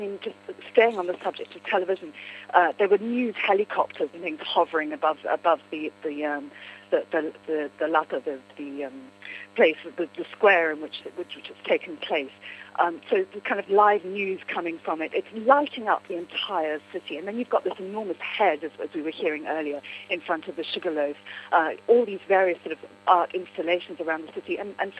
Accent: United Kingdom; I'm British.

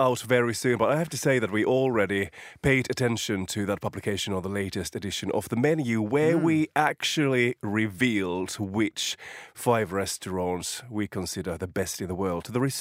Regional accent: Finland; English is a second language; I remember that Finland, for example, my home country

